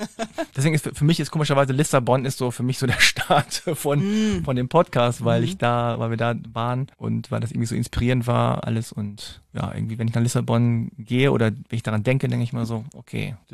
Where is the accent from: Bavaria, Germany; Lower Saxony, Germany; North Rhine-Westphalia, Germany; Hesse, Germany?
Lower Saxony, Germany; Hanover; in Hannover, meiner Heimatstadt